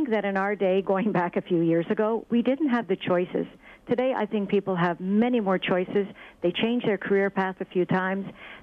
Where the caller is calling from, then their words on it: Montreal, Quebec, Canada; Montreal.